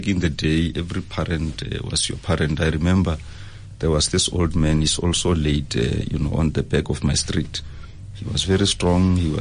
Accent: Hwibi, Limpopo, South Africa; There is a village called Hwibi. That's where I was born and bred.

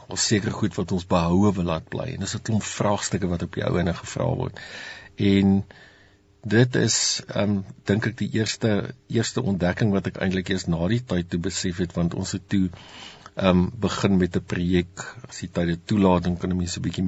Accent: Pretoria, Gauteng, South Africa; ek het self in die Moot groot geword, ek is hier gebore en ek het groot geword.

